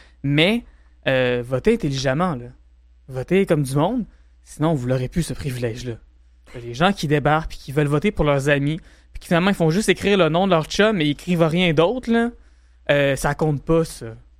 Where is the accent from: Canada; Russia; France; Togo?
Canada; Lévis, Quebec; Ben, j'ai grandi à Lévis, c'est pas tant loin, tu sais.